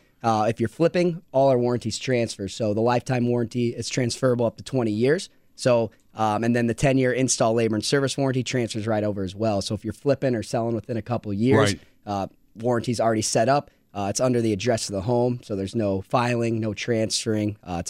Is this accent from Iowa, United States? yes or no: yes; Iowa, United States; I grew up in Iowa, and I had heard of Pella, but barely knew anything about it.